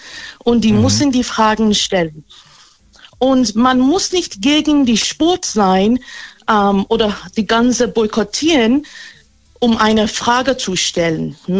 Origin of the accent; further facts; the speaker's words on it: Iran; German is a second language; now in Germany; Wir kommen aus dem Iran und gerade im Iran ist viel los.